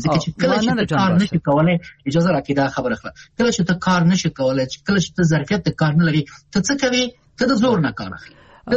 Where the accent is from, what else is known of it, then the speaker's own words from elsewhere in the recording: Afghanistan; مونږ افغانان یو، کنه وطن خو زموږ دی